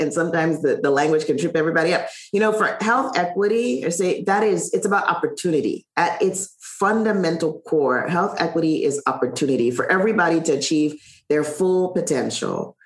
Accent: Saint Thomas, U.S. Virgin Islands; I grew up in one of the territories of the United States. I grew up in St. Thomas in the U.S. Virgin Islands. Just a beautiful spot.

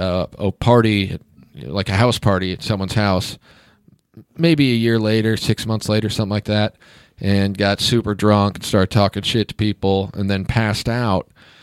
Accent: Kansas, United States; I'm from Kansas, guys.

